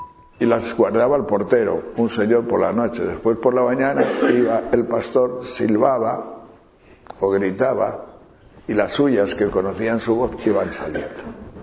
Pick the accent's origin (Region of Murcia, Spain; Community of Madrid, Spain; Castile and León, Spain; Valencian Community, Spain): Castile and León, Spain; Pero mi pueblo es un pueblo de pastores, pero de esos que bajan a Extremadura, Trashumancia, que están 6 meses en León y otros 6 meses cuando las nieves no están allí, están abajo, estaban.